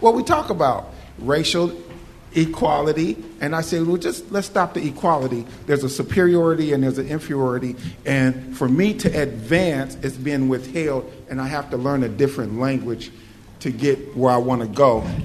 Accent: Seattle, Washington, United States; I'm born and raised in Seattle also. And being black in Seattle is not like being black in Mississippi.

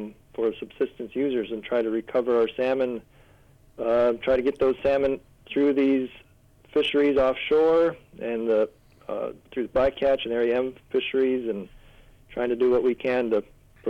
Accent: McGrath, Alaska, United States; I'm from McGrath, grew up here in McGrath. My family originally is from Holy Cross on the Yukon River. They moved here to McGrath in like 64. But I grew up here, went off to college a little bit, and then moved back here with my family.

